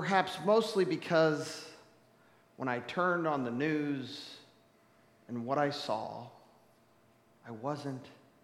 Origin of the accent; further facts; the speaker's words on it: United States; We, as an American Christians, you and I, we have a role to play in what is going on in this country